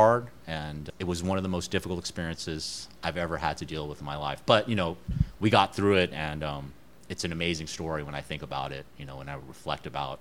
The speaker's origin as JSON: {"language": "English", "region": "Texas", "country": "United States", "tie": "born or raised there", "lives_now": "New York, United States", "said": "I grew up in Texas eating barbecue. Barbecue wasn't very big here in New York at the time"}